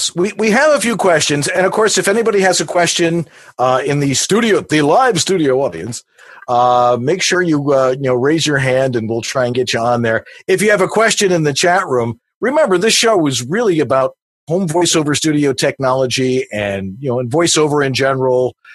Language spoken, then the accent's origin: English; Buffalo, New York, United States; And I'm like, well, I'm from Buffalo. It's close enough, isn't it?